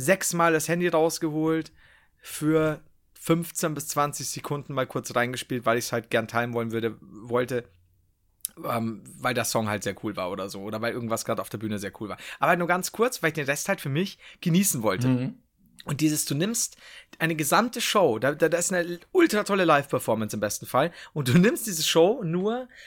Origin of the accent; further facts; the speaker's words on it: Bavaria, Germany; Nein, ich bin nicht, hör auf, ich bin Bayer, alles gut, ich komme auch nicht aus Franken.